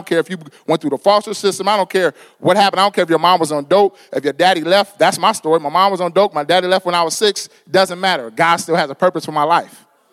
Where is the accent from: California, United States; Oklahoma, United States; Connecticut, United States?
California, United States; Pasadena; now in Arizona, United States; because I grew up in Pasadena, California. And Pasadena is really segregated economically.